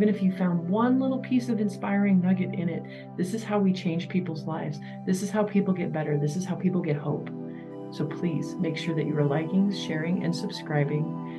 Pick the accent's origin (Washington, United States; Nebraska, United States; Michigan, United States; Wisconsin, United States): Nebraska, United States; born there; And I was born in Nebraska. I eat mostly a carnivore type diet.